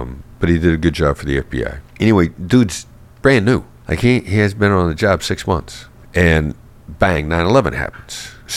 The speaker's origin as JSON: {"language": "English", "region": "Iowa", "country": "United States", "tie": "born or raised there", "said": "I grew up in Iowa, small town Iowa boy"}